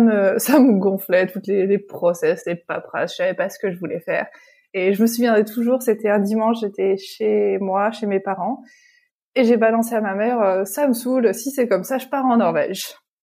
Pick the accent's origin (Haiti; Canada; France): France; La Roche-sur-Yon, Pays de la Loire; moved away as an adult; Alors je viens de France donc et je viens de Vendée, une ville qui s'appelle La Roche-sur-Yon dans l'ouest.